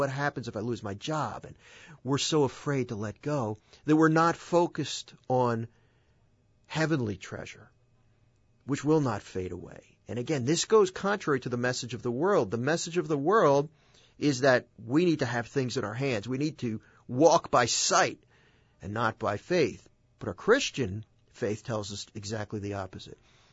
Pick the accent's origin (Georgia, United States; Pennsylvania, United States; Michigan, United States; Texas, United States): Pennsylvania, United States; Philadelphia; when I grew up in Northeast Philly in the Busselton area, and my mother was a big collector